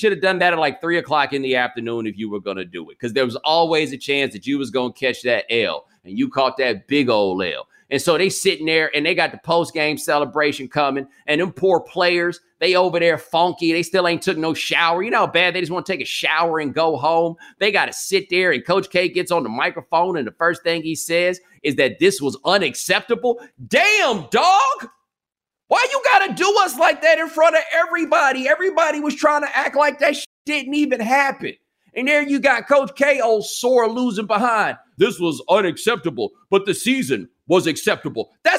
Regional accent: Texas, United States; And I ain't from North Carolina. I'm from Texas.

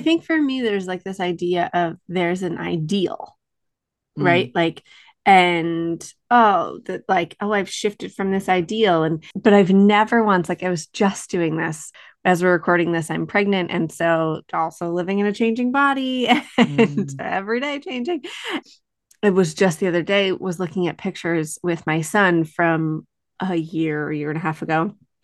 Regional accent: New York, United States; we are both from Western New York, which is always a fun little connect.

